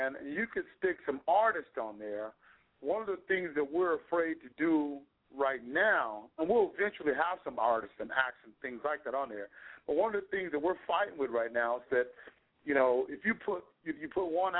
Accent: Dallas, Texas, United States; South, man. I'm from the South, man. I can't, ain't no hiding, man. I'm from Texas, man. Dallas, Texas area, man.

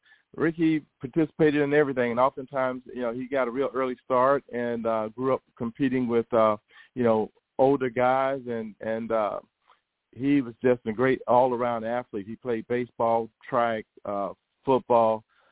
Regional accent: Pahokee, Florida, United States; moved away as an adult; I grew up in Pahokee, Florida. And as you know, I graduated from Pahokee High School in 1982. I had a large family. My father had 20 kids.

